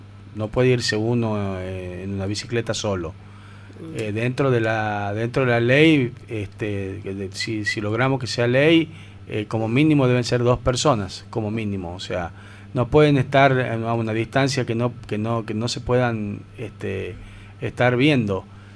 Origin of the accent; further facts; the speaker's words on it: Tucumán, Argentina; nosotros como tucumanos tenemos que ser orgullosos de nuestro Tucumán